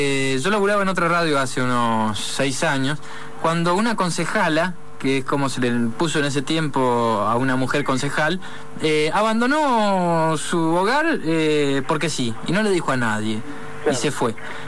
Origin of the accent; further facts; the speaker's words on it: Argentina; Sí, superior porque somos argentinos.